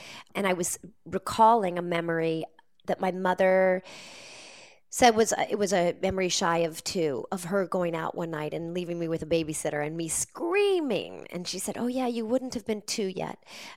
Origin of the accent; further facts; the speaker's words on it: Nelsonville, Ohio, United States; born there; also born or lived in Athens, United States; And so I was born in Nelsonville, Ohio. I lived in Athens, Ohio, till I was five.